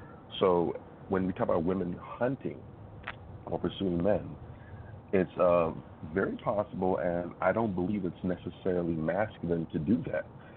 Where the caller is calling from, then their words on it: Miami, Florida, United States; I'm calling from Miami, Florida.